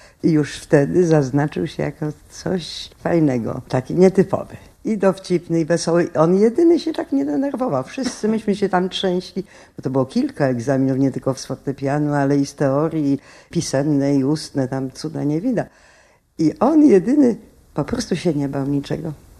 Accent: Poznań, Greater Poland Voivodeship, Poland; ja byłam poznanianką, jestem.

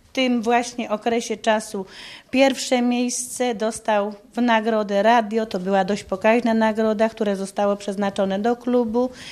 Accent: Greater Poland Voivodeship, Poland; Ja pochodzę z byłego województwa poznańskiego, a tutaj znalazłam się po prostu po maturze w pracy w służbie rolnej, a moja rodzina cała została w województwie poznańskim.

